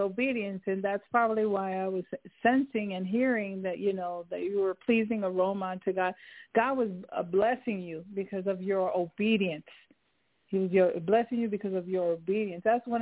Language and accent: English; New York, United States; Because I'm from New York, so I know how those storms are.